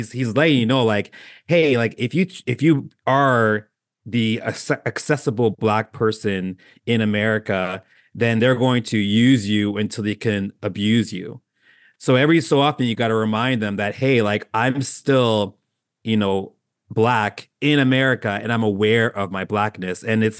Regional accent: Canada; I'm just going to say it, and I'm Canadian

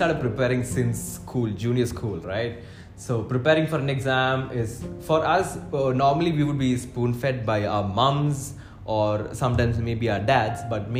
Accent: Kerala, India; now in Dubai, United Arab Emirates; I am originally an Indian Keralite working in Dubai as a junior accountant.

